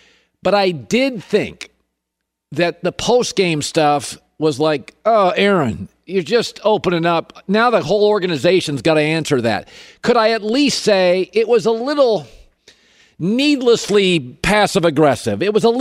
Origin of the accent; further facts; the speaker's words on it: Pacific Northwest, United States; I watched him at Oregon. I'm from the Pacific Northwest.